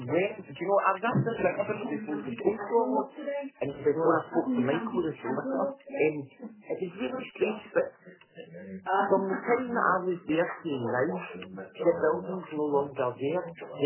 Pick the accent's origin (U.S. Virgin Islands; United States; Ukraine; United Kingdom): United Kingdom; Paisley, Scotland; born there; So, I was born in Paisley.